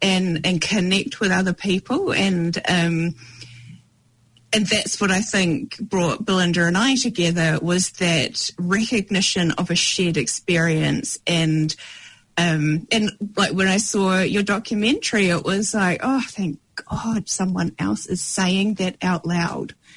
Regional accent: New Zealand; accent: Kiwi; It might just be my Kiwi accent because I said, we recommend having a routine.

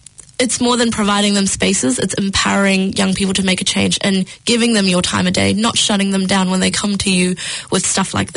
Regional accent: New Zealand; growing up in New Zealand, I have sort of grown up with nature around me, hikes on the weekend and swims at the beach and just, being in outdoors all the time.

